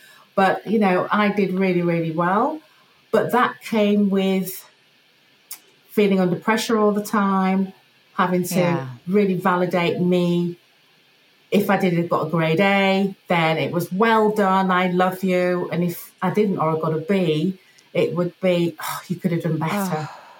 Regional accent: Yorkshire and the Humber, United Kingdom; I was raised in Yorkshire, England, and quite a strict family background.

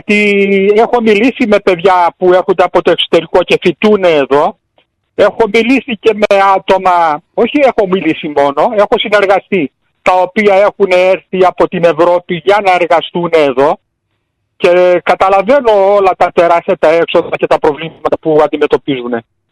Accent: Thessaloniki, Central Macedonia, Greece; Δεν το λέω τώρα επειδή είμαι από τη Θεσσαλονίκη

